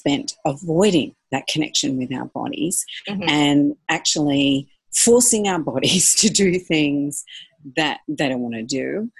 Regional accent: Australia; now in Indonesia; I'm from Aussie, and that's been my home base for all my life, actually.

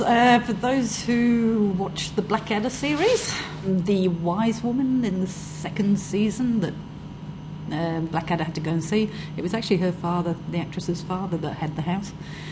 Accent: Newcastle upon Tyne, North East England, United Kingdom; accent: Geordie; I came from Newcastle upon Tyne, which has a Geordie accent, which I well and truly got rid of, and some child tried to accuse me of being Scottish.

